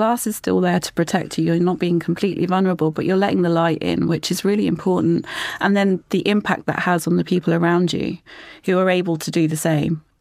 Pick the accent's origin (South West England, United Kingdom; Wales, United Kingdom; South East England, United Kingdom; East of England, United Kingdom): South West England, United Kingdom; Plymouth; we moved back to Plymouth. I'm a Plymouth girl, but I moved away for a while.